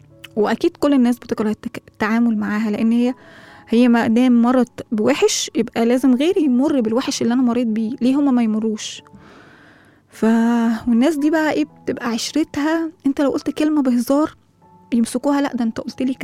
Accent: Egypt; وهو جاي كمان ممكن بلغتنا كده كمصريين مستكتر عليك مكانتك

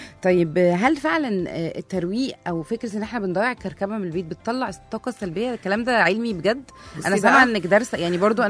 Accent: Egypt; احنا اصلا كمصريين دايما العلب الفارغه دي بنحافظ عليها

